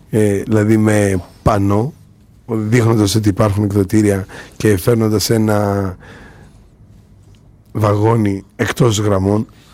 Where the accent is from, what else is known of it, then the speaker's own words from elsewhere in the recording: Macedonia, Greece; Πολύ πιθανόν να δυσκολευόμαστε να πούμε ότι είμαστε Μακεδόνες.